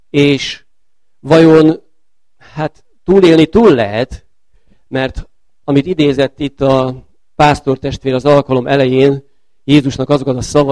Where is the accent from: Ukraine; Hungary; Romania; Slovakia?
Hungary; Békés; born there; én Békésre tartozom, tehát ezért is említettem ezt, hogy itt születtem, és itt nyertem Szent Szellem kerességet.